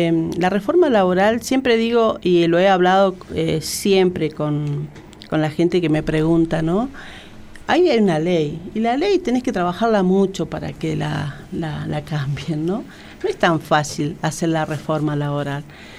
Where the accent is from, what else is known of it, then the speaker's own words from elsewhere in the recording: Zapala, Neuquén, Argentina; yo soy nacida y criada en Zapala, más de 26 años militando.